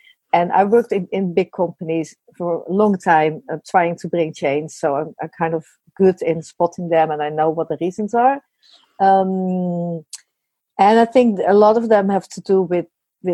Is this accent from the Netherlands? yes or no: yes; Netherlands; English is a second language; And I think you're from Germany, I'm from the Netherlands.